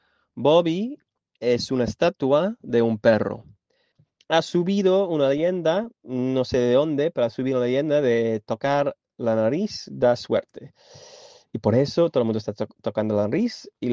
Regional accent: Scotland, United Kingdom; soy escocés, vivo en Edimburgo y soy guía turístico.

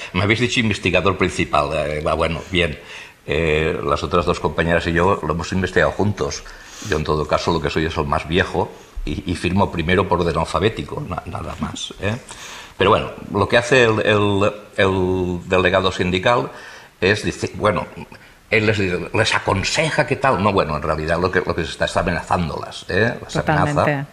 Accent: Valencia, Valencian Community, Spain; para los que conocen Valencia o los que somos valencianos

